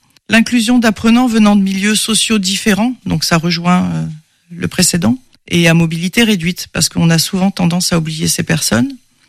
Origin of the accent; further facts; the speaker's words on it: Provence-Alpes-Côte d'Azur, France; now in Meigné-le-Vicomte, France; j'ai presque 62 ans. Je suis provençale d'origine et j'habite le Maine-et-Loire depuis 17 ans, à Meignet-le-Vicomte particulièrement.